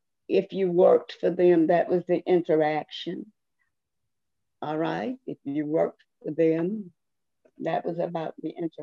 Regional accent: Marietta, Georgia, United States; I grew up on Shepherd Street. At that time, it was Shepherd Street, Woods Drive.

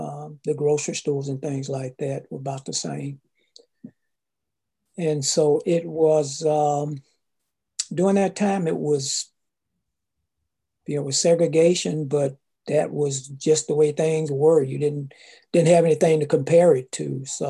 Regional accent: Marietta, Georgia, United States; So we did travel to different cities in Georgia. And that was pretty much the extent of my travel growing up in Marietta.

